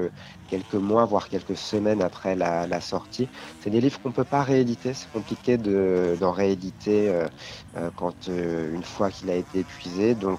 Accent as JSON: {"language": "French", "country": "France", "said": "Alors moi, je suis français, je suis chauvin"}